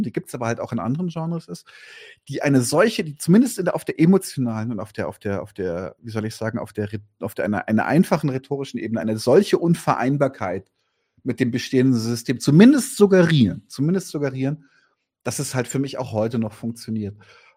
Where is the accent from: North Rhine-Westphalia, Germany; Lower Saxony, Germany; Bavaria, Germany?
Bavaria, Germany; ich bin in Bayern am Land groß geworden